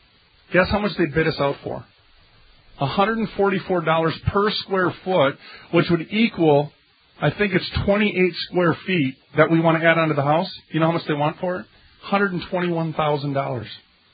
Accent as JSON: {"language": "English", "region": "South Dakota", "country": "United States", "said": "I'm from South Dakota. Is that weird or what?"}